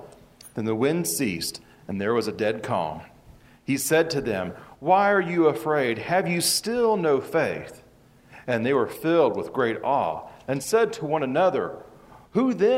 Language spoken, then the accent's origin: English; Kansas, United States; Especially where I grew up in Kansas, spring storms, you know, starting about late March, April, into May, especially in April there, was just a common part of the evening, of nighttime even.